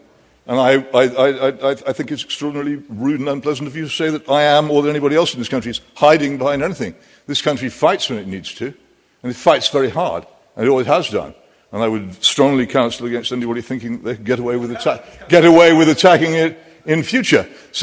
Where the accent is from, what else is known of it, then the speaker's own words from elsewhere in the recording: United Kingdom; I'm actually here as a British patriot, somebody who loves this country and its people